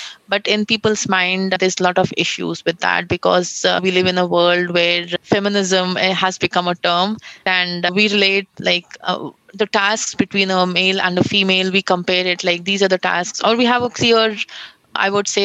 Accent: India; accent: Indian; English is a second language; I have a different accent and my Indian accent is mixed. I don't have any British, accent kind of thing. It's very, very Indianized kind of.

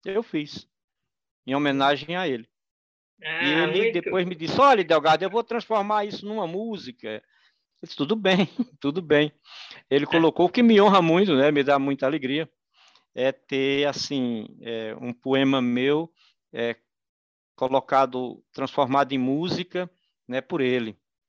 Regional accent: Ceará, Brazil; Então, eu sou cearense.

